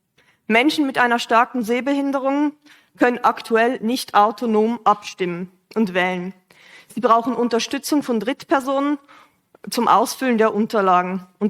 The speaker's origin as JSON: {"language": "German", "region": "Zurich", "country": "Switzerland", "said": "dass ich 2014 als Zürcherin, die im Ausland lebte, nicht online wählen oder abstimmen konnte."}